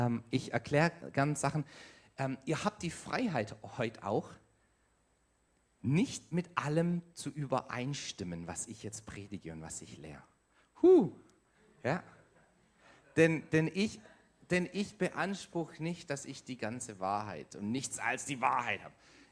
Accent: Baden-Württemberg, Germany; Ich bin Schwabe.

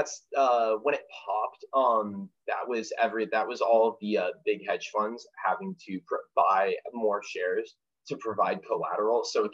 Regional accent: Clearwater, Florida, United States; I'm from Clearwater Beach, so I like grew up on surfing and doing all those things that like people who grew up in those places do.

